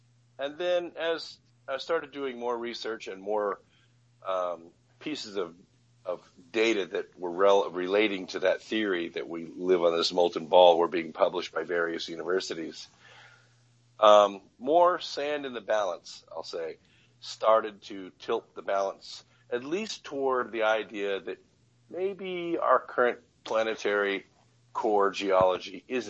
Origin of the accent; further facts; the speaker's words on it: Pasadena, California, United States; No problem. I grew up in Southern California, Pasadena area.